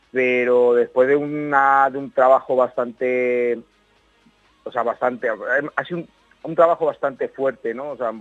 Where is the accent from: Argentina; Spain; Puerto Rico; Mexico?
Spain; Valencian Community; como buenos falleros y valencianos